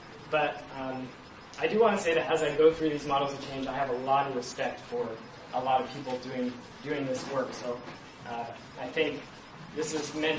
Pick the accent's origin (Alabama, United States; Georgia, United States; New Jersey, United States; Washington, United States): Washington, United States; Seattle; I'm from Seattle, where they're doing some great stuff getting into the political system